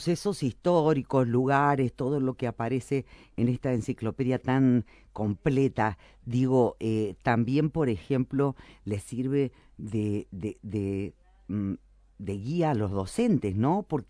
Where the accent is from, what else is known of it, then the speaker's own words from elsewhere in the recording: San Luis, Argentina; me acordé de San Luis, mi tierra, y dije qué importante